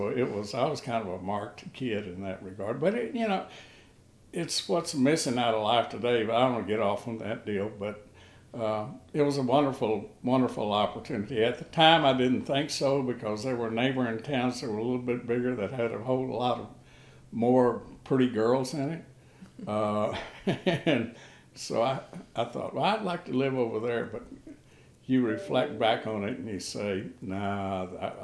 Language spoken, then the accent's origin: English; East Bernard, Texas, United States; also born or lived in Mobile, Alabama; I was born in Mobile, Alabama at Brookley Air Force Base during World War II. And, you know, immediately came to Texas, where I grew up in a little town called East Bernard, which is a German, Bohemian, Czech farming community outside of Houston.